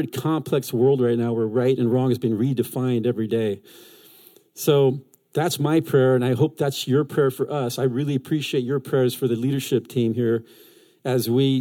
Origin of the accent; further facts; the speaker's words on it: California, United States; I'm from California. I grew up playing tennis outdoors, so you can probably guess which season I love the most.